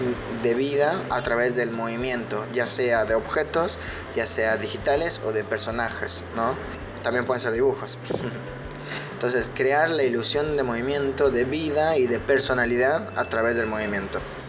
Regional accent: Bolivia; moved away as an adult; now in Argentina; soy de Bolivia, actualmente trabajo como director de arte. Vivo en Argentina hace como 9 años.

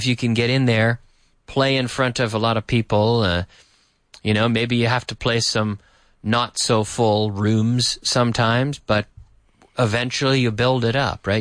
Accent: Canada; now in Spain; That's right, because I'm from Canada, and I follow a lot of Canadian bands

